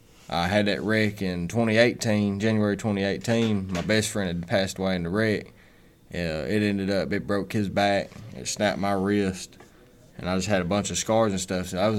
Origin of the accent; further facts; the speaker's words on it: Muscle Shoals, Alabama, United States; I'm 22, and I'm from Muscle Shoals, Alabama.